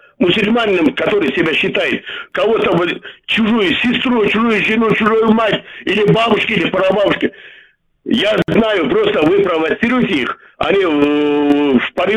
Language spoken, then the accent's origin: Russian; Tajikistan; now in Moscow, Russia; я из Таджикистана, я сам узбек, но и приехал из Таджикистана, я вот больше 10 лет, я принял гражданство, я здесь живу.